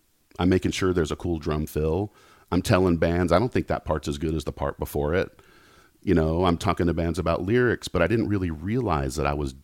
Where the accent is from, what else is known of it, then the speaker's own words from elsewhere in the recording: Tennessee, United States; now in Los Angeles, United States; From Virginia. I'm from Tennessee. We're kind of neighbors. We got that Southern thing. We're both in LA, you know?